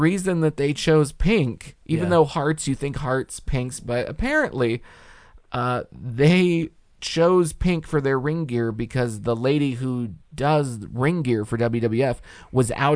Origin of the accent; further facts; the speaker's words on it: San Jose, California, United States; It's back in like my hometown where I used to go to wrestling.